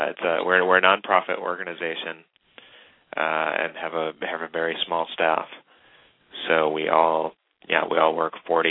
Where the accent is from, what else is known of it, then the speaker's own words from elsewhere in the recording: Ohio, United States; I grew up in Ohio. Went to proud graduate of Wellington High School, and went to Colorado College and studied fine art.